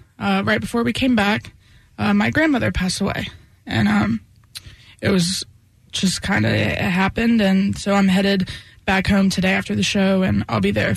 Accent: Raleigh, North Carolina, United States; I'm born and raised in Raleigh.

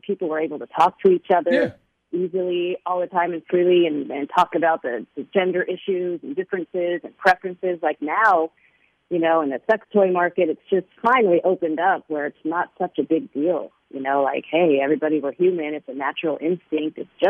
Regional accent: San Francisco, California, United States; Yeah, I grew up in San Francisco in the 70s, and my parents were hippies, and there was no shame around sexuality.

